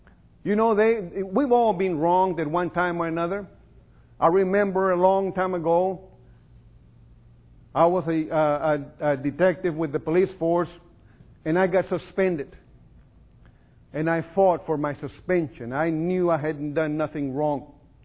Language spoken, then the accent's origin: English; Texas, United States; And, of course, we were all Texans, and we said, "No, we're policemen from San Antonio."